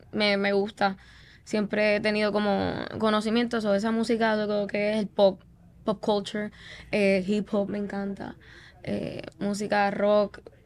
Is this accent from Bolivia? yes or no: no; San Juan, Puerto Rico; also born or lived in San Lorenzo; Pues mira, yo sí he estado en varios sitios de Puerto Rico, ¿verdad? Me crié en San Juan.